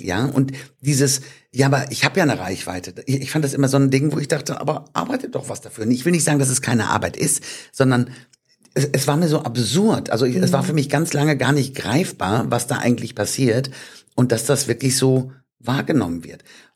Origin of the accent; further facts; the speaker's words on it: Hamm, North Rhine-Westphalia, Germany; Ist ja meine alte Heimat. Ich komme aus Hamm-Westfalen.